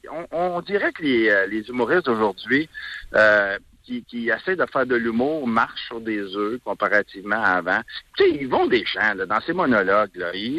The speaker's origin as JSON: {"language": "French", "town": "Gatineau", "region": "Quebec", "country": "Canada", "said": "Moi, je suis de Gatineau."}